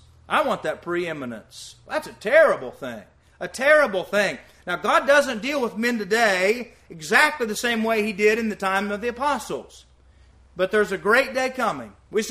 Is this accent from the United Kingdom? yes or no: no; West Virginia, United States; And I grew up in the country, and I grew up in West Virginia, up in the country, and we didn't even have visitors very often.